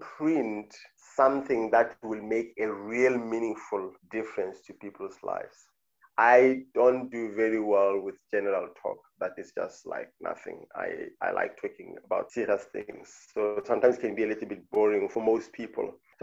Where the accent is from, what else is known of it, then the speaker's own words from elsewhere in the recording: South Africa; moved away as an adult; now in Qatar; I am South African. I am a husband of but one wife, and I've got two children. I'm living now in Qatar in the Middle East. I've been here for 4 years now.